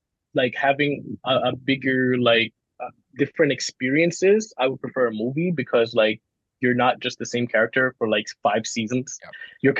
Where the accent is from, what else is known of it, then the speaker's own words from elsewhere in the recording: Jamaica; so when growing up in Jamaica, we get a lot of like American television